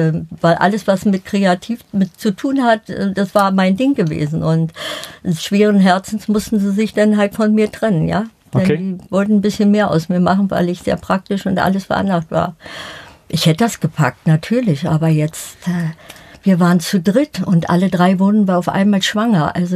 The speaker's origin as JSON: {"language": "German", "region": "Berlin", "country": "Germany", "tie": "born or raised there", "said": "Ich bin in der Förderschule in Berlin-Spandau zur Schule gegangen."}